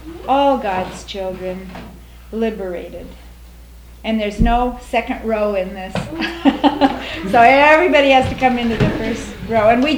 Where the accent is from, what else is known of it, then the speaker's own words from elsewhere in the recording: Thousand Oaks, California, United States; from Thousand Oaks, California